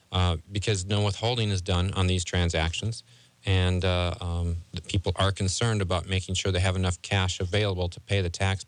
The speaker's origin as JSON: {"language": "English", "region": "Minnesota", "country": "United States", "said": "I'm originally from Minnesota. I don't know if that's anything necessarily to brag about, but I am."}